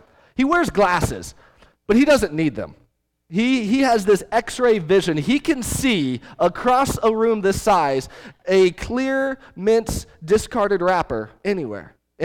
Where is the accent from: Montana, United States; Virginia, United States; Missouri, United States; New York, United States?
Missouri, United States; Springfield; We are from Springfield, Missouri.